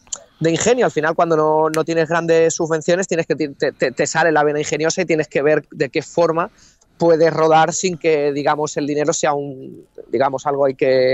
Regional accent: Madrid, Community of Madrid, Spain; Yo soy de Madrid, natural de Madrid, pero mis padres son muy jerezanos y por ello nos vinimos aquí.

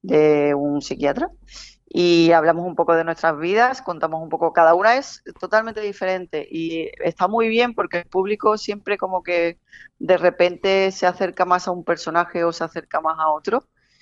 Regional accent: Conil, Andalusia, Spain; Yo soy de Conil

